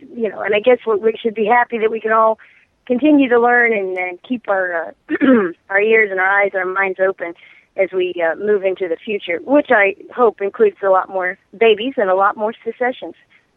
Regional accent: Southern United States, United States; I'm a Southerner, and yet never heard of this.

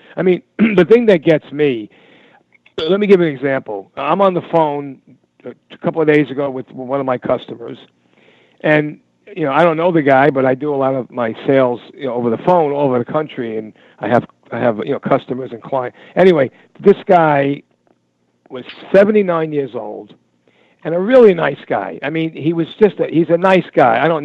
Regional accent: New York, United States; You know, we're from New York, but I never heard that expression.

